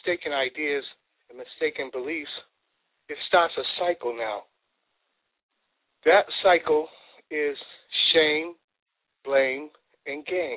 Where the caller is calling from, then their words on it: New York, United States; I'm New York.